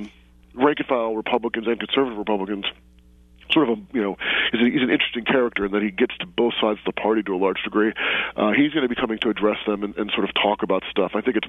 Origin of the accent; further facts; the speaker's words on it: Washington, District of Columbia, United States; From D.C. I'm